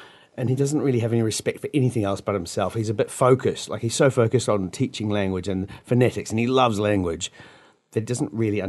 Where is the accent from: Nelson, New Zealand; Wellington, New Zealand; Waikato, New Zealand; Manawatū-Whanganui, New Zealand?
Manawatū-Whanganui, New Zealand; Taumarunui; also born or lived in Christchurch; now in Melbourne, Australia; No, I'm originally from Tomaranui